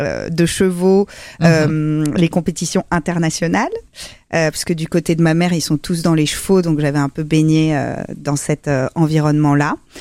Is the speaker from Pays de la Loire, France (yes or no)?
no; Paris, Île-de-France, France; J'ai grandi à Paris, en ville.